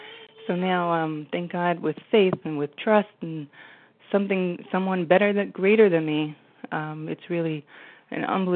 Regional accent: New Jersey, United States; I'm from New Jersey

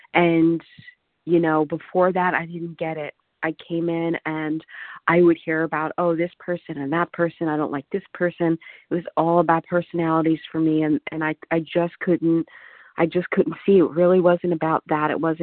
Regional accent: United States; I'm from Washington.

